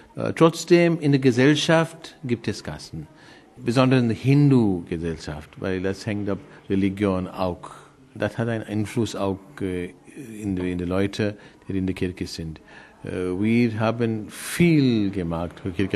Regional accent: Mumbai, Maharashtra, India; ich komme aus Bombay. Wir haben keine Kasten in Bombay.

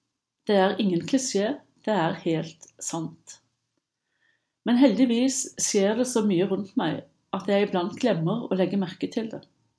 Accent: Stavanger, Rogaland, Norway; var torgmøter i min hjemby Stavanger

